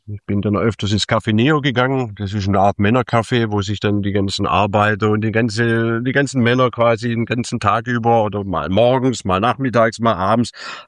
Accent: Germany; moved away; Wobei man muss natürlich auch sagen, als Deutscher ist man natürlich hier sowieso angesehen.

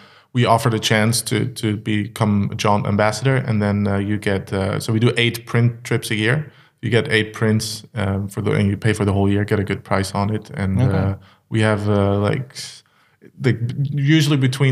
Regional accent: Netherlands; now in Germany; I'm from the Netherlands, so we have a good base there.

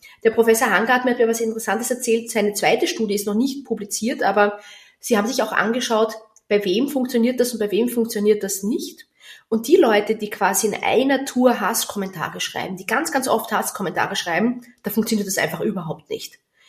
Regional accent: Austria; wenn ich als Österreicherin mit dem Zug in Deutschland fahre

